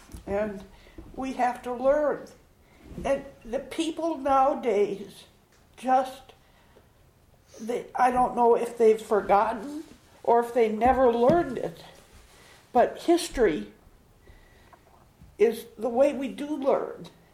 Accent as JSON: {"language": "English", "town": "Richardson", "region": "Texas", "country": "United States", "said": "I'm from Richardson."}